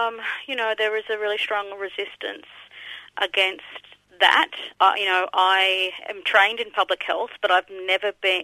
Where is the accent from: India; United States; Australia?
Australia; Queensland; I'm a Mulunjali and South Sea Islander woman born and raised on Yuggera country.